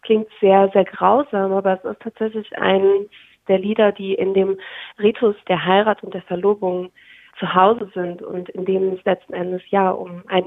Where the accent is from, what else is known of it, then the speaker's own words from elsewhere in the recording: Germany; born there; first language Ukrainian; German is a second language; Man muss dazu sagen, ich bin in Deutschland geboren. Ukrainisch ist zwar meine Erstsprache, aber ich sehe mich selber als Deutsch-Ukrainerin.